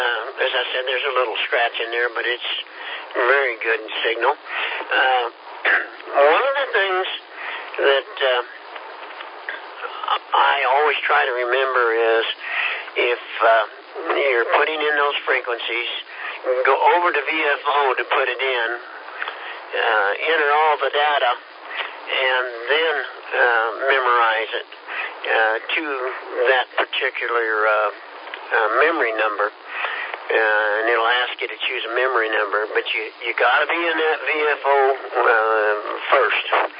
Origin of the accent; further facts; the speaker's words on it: Kansas, United States; Okay, well, we've been down here about 10 years now, and we're immigrants from Kansas.